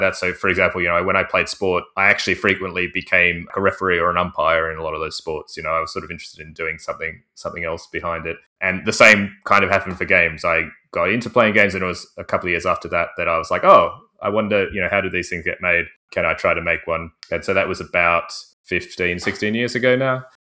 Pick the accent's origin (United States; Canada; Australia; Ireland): Australia; I'm very honored to be literally doubling the representation of my home country.